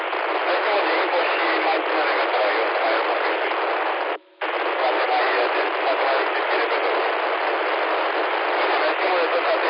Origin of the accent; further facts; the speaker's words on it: Bucharest, Romania; sunt din București, dar acum sunt pe Mali, acolo, pe la Poiana Mărului.